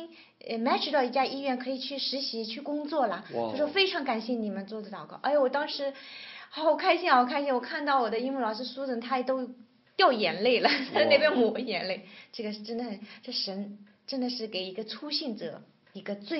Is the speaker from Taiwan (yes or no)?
no; China; 我说我是个中国人，我不是韩国人。